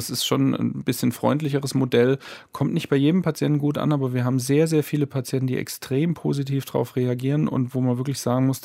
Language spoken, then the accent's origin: German; Stuttgart, Baden-Württemberg, Germany; born there; now in Homburg, Germany; Ich bin gebürtiger Stuttgarter, habe in Tübingen studiert und mich hat es damals aus hormonellen Beweggründen ins Saarland verschlagen.